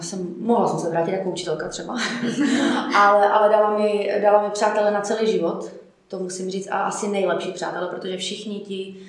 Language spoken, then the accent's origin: Czech; Český Těšín, Moravian-Silesian Region, Czechia; a je mi 26 let. Je mi 26 a jsem z Českého Těšína.